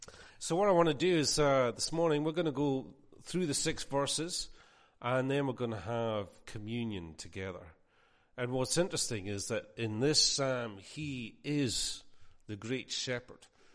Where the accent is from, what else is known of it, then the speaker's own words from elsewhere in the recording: Scotland, United Kingdom; You know, I'm from Scotland. We have a lot of sheep in Scotland